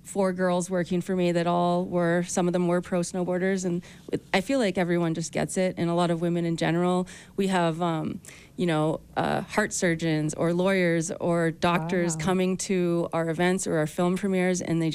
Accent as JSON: {"language": "English", "country": "Canada", "said": "I'm from Canada."}